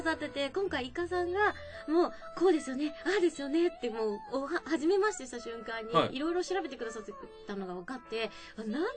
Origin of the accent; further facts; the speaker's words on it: United States; moved away as an adult; now in Japan; もともとこう、アメリカで生まれて、アメリカで育ってるんで。